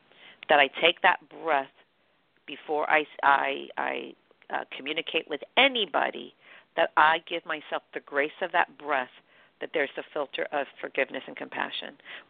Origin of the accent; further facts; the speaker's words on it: New York, United States; So I know, you know, I'm a New Yorker. I always work out a deal.